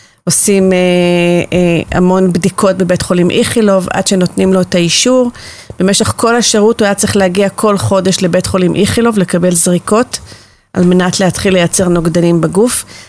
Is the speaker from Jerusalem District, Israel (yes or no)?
no; Kiryat Motzkin, Haifa District, Israel; also born or lived in Migdal HaEmek / Kfar Masaryk; אז אני נולדתי במגדל העמק. ובגיל 6 עברתי למוצקין, לקריית מוצקין, ומגיל 14 אני מתחנכת בקיבוץ כפר מסריק, וגדלה בילדות מאוד כפרית ומהנה